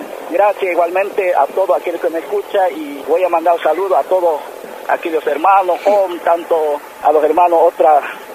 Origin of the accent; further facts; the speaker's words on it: Chaco, Argentina; también como somos productores chaqueños.